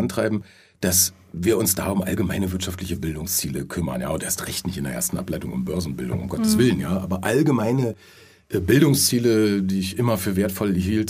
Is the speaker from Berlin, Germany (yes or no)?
yes; Berlin, Germany; now in Austria; ich komme ja aus dem Failed State of Berlin